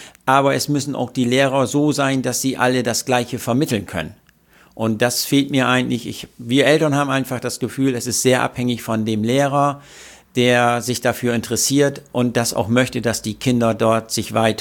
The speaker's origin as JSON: {"language": "German", "town": "Bremerhaven", "region": "Bremen", "country": "Germany", "said": "Christoph hat ja schon gesagt, wie wir uns kennengelernt haben. Dazu muss man ihm sagen, ich komme aus Bremerhaven"}